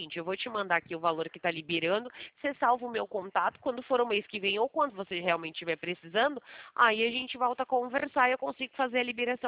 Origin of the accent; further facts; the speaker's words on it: Americana, São Paulo, Brazil; Então, Aqui é Americana, sou da cidade de Americana.